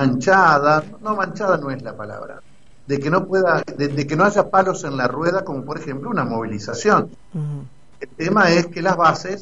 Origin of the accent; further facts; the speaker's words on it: Argentina; nosotros nos decíamos Argentina potencia